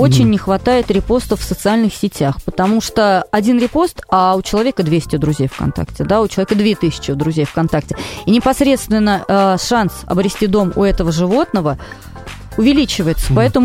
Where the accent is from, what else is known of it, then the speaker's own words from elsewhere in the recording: Orenburg, Orenburg Oblast, Russia; вот я вот просто из Оренбурга